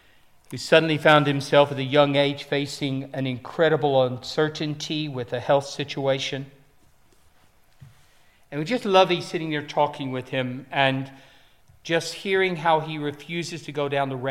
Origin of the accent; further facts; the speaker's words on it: Texas, United States; moved away as an adult; now in United Kingdom; I grew up in Texas. You have already noted it's not a normal Welsh accent. I've been here about 4 years, but I haven't changed. I've actually been in the UK about 35 years